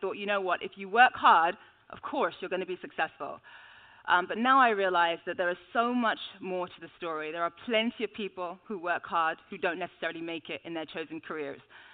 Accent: London, United Kingdom; I was born and raised here in London. My family and I were originally from Nigeria.

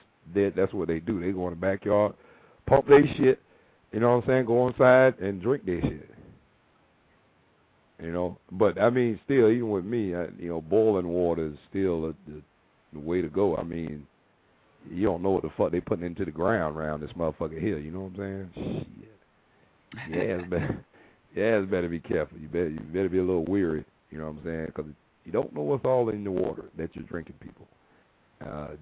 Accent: Tampa, Florida, United States; I'm from Tampa, brother. But no offense to Miami down there

